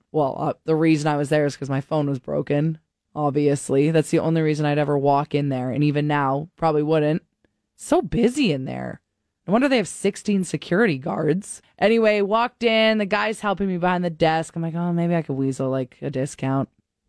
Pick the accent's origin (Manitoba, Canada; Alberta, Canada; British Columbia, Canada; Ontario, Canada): Alberta, Canada; St. Albert; I used to use it all the time growing up in St. Albert when we'd get cabs. Because the cab from St. Albert to Jasper Ave, it's lengthy.